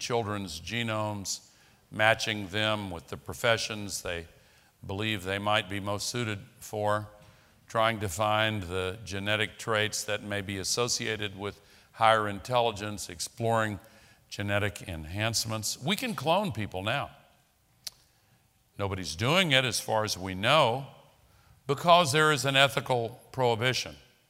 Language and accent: English; the South, United States; Now, I'm from the South. We have something called kudzu there.